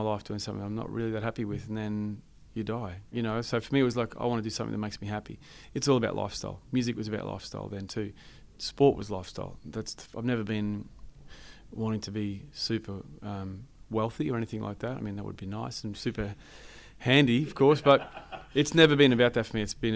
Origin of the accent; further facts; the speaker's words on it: Chinchilla, Queensland, Australia; swimming also in my hometown, Chinchilla, I had a record